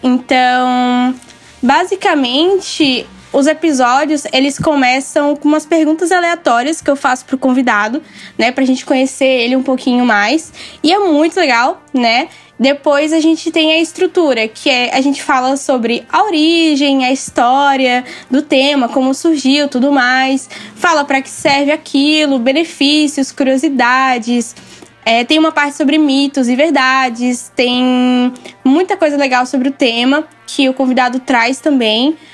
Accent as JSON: {"language": "Portuguese", "region": "Bahia", "country": "Brazil", "lives_now": "Florianópolis, Brazil", "said": "eu tenho 24 anos, sou de Capricórnio, sou da Bahia, mas atualmente eu moro nesta ilha bruxônica, que é Florianópolis."}